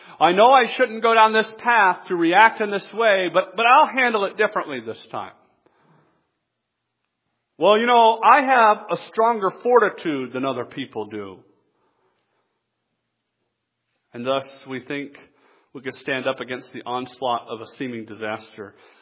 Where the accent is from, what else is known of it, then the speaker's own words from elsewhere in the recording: the South, United States; I'm from the South originally, and so when we got snow in the South, it was like that much.